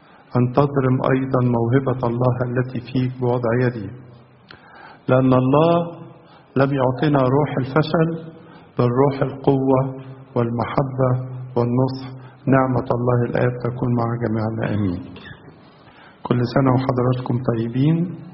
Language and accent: Arabic; Egypt; بالنسبة لنا كلنا كمصريين